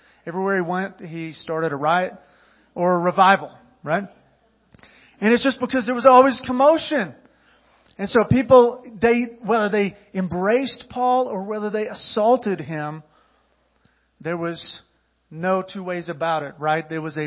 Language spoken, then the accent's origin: English; Texas, United States; now in Colorado, United States; So I moved from Texas, and I like to say God called me here, but I like the mountains, okay?